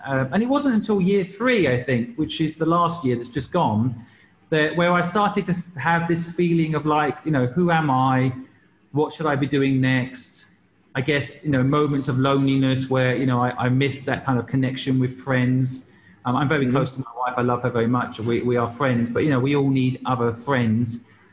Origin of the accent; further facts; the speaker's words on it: Cambridge, East of England, United Kingdom; No, I grew up in Cambridge, and you know, frankly, all my friends are in Hong Kong.